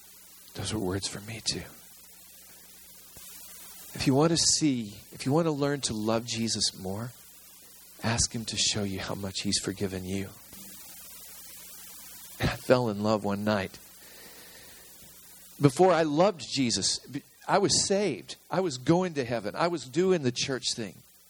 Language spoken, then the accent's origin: English; Arkansas, United States; Remember, I told you I'm from Arkansas, so that's a good Arkansas word.